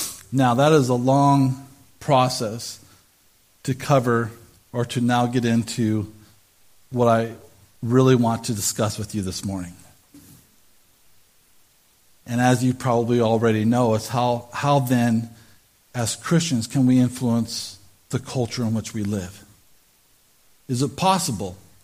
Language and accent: English; South Dakota, United States; I grew up in the Midwest, South Dakota, had a graduating class of about 40 people.